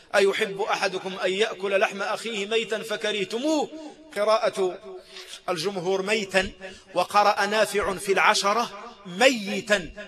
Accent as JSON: {"language": "Arabic", "country": "Morocco", "said": "وإحنا بالعامية كنقولوا التبرقيق، بالعامية عندنا في المغرب نقولوا فلان برقاق"}